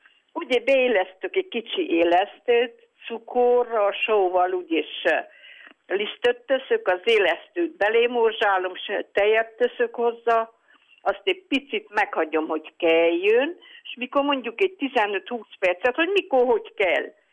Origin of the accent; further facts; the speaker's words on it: Dobó, Hungary; Én itt születtem.